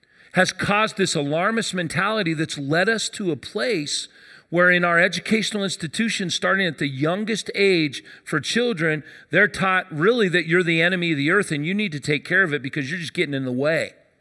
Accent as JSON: {"language": "English", "town": "Denver", "region": "Colorado", "country": "United States", "tie": "born or raised there", "said": "We moved from North Denver over here, and I went to Westminster Elementary School."}